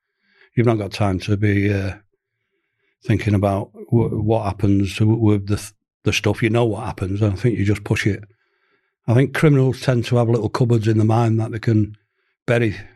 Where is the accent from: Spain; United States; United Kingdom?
United Kingdom; Manchester, North West England; I'm a Mancunian, born and bred